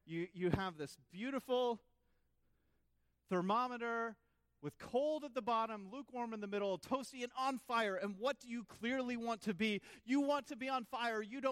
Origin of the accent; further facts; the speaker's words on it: Oklahoma, United States; I grew up in the Bible Belt, like in Oklahoma, right? Revival sermons were pretty standard.